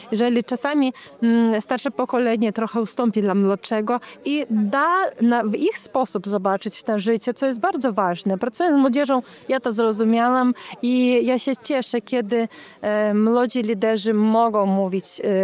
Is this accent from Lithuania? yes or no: yes; Lithuania; ja jestem Polakiem z Litwy, jest mocniejsza niż ja by się czuł tylko Litwinem albo tylko Polakiem. Ja mam w sercu dwie ojczyzny, które oczywiście bardziej jest to miejsce, gdzie ja się urodziłam